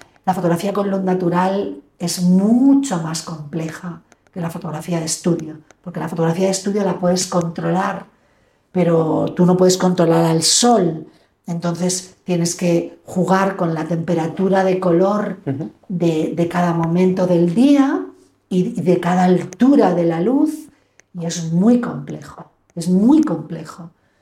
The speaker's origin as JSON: {"language": "Spanish", "town": "Alicante", "region": "Valencian Community", "country": "Spain", "said": "yo soy una embajadora de Alicante. ¿Eh? O sea, yo soy una pregonera de las bondades de esta ciudad."}